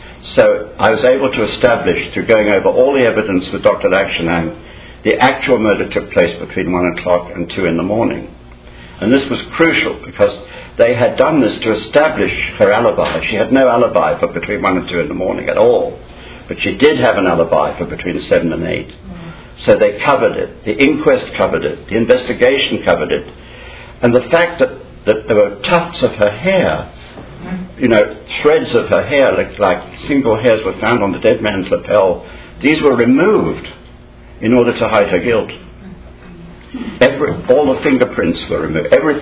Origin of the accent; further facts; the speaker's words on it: England, United Kingdom; as an Englishman, of course, we're all deeply fascinated by the royal family